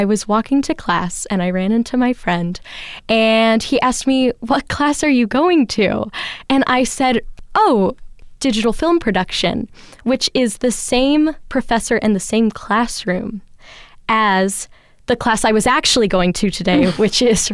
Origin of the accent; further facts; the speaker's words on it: Fairfield, Ohio, United States; I'm from Fairfield, Ohio.